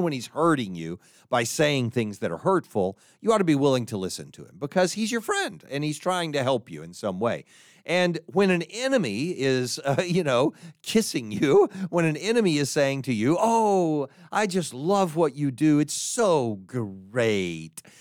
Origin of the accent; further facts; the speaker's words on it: United States; That's because I'm an American. Americans are pragmatists.